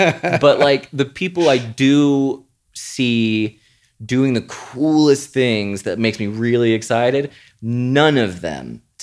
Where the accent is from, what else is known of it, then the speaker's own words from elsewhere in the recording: the South, United States; because I grew up in the South, and for language there, everything needs to be super polite